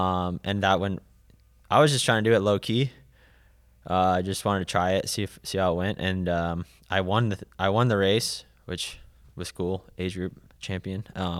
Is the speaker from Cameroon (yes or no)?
no; New Jersey, United States; like a mile, it'd be like a mile in New Jersey. I'm from New Jersey.